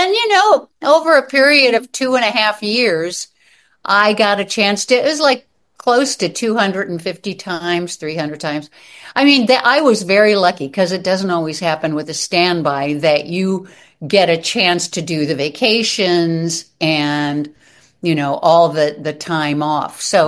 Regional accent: Midwest, United States; Yeah, I'm a Midwesterner, and you know, you got to be loud and perky at the same time.

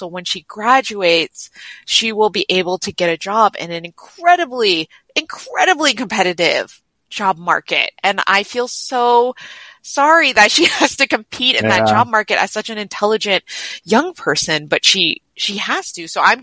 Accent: Oakland, California, United States; I grew up, so I was born and raised around Oakland, California. So born in Oakland, California. And I split my time between Oakland, Chinatown.

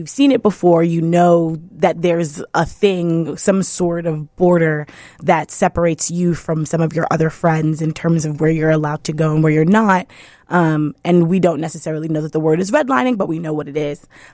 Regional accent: New York City, New York, United States; I am from New York City. I'm from the Bronx, the boogie down. I live in Brooklyn where all the other traders live.

